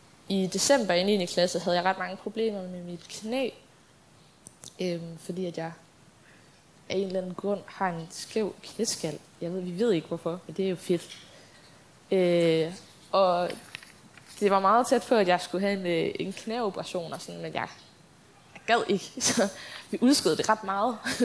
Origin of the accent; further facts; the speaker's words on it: Jelling, Region of Southern Denmark, Denmark; Jeg kommer oprindeligt, hvis man kan sige det, fra Jelling, tæt på Vejle, hvor jeg er vokset op i en meget, meget kærlig familie med to helt fantastiske storebrødre.